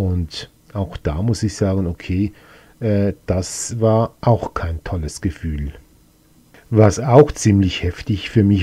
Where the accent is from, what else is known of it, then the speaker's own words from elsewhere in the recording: Switzerland; Das einzige Problem ist halt, dass es bei uns in der Schweiz halt doch ein bisschen anders läuft.